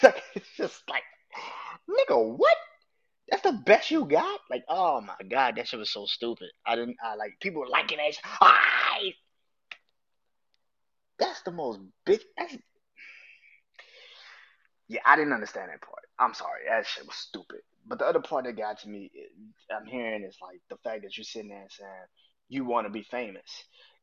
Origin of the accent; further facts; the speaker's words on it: New Orleans, Louisiana, United States; And I'm from New Orleans, bruh. I know violence. I'm from New Orleans